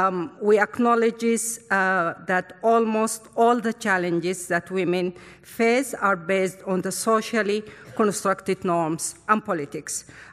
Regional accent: Sudan; I was born and raised in Sudan.

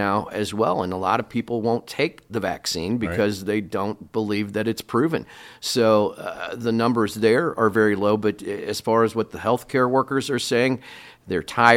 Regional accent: Mexico, Missouri, United States; I'll take a minute to brag on Mexico. Grew up here, and I grew up in Audrain County

